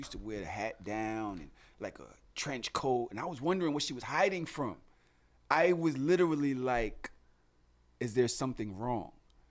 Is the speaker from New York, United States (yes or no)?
yes; Brooklyn, New York, United States; You know I'm from Brooklyn, right?